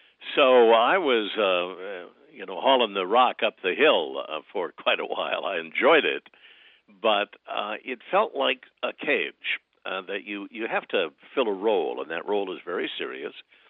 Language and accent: English; Kansas, United States; now in Chicago, United States; I'm from Kansas originally and kind of came up the Mississippi Valley.